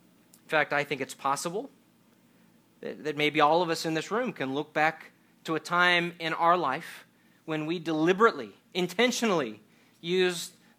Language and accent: English; Los Angeles, California, United States; Growing up in Los Angeles, Anaheim was just a few hours away from the happiest place on earth, Disneyland.